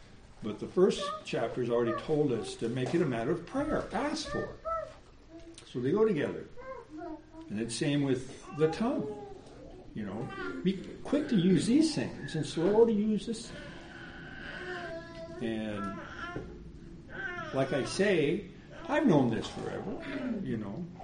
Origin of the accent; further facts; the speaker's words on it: California, United States; I remember growing up in California, Sunday school teachers, I liked them, I loved them, because they listened to me.